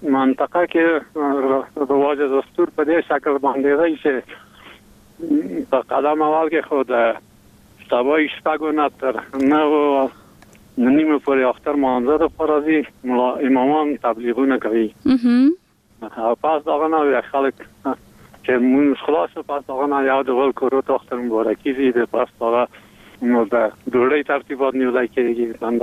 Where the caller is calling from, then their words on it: Parwan, Afghanistan; د پروان ولایت نه